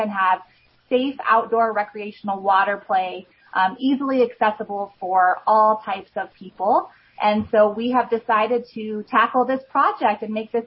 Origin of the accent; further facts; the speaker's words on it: Kemmerer, Wyoming, United States; I have had past experiences with the Rotary Club in Kemmer when I was a youth growing up in Kemmer